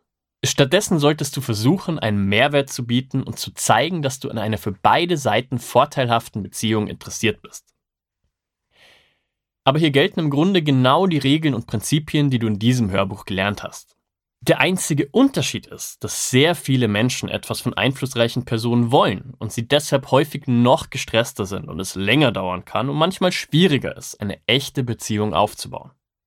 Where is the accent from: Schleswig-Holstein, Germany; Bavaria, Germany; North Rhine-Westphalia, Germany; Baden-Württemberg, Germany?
Bavaria, Germany; Regensburg; now in Munich, Germany; habe das große Privileg, quasi zwei Heimaten zu haben. Ich lebe und arbeite aktuell in München. Meine Heimat, in der auch meine Familie und viele enge Freunde sind, ist Regensburg.